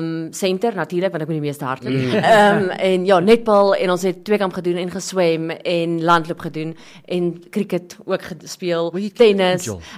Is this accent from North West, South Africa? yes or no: yes; Christiana, North West, South Africa; Ek is glad nie van Pretoria nie. Ek is van 'n klein dorpie Christiana.